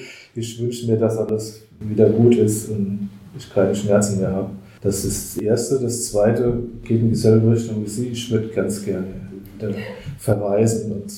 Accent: Rhineland-Palatinate, Germany; als Pfälzer

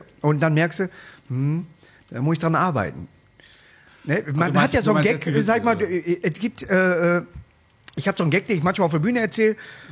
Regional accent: Duisburg, North Rhine-Westphalia, Germany; aus meiner Heimatstadt Duisburg.

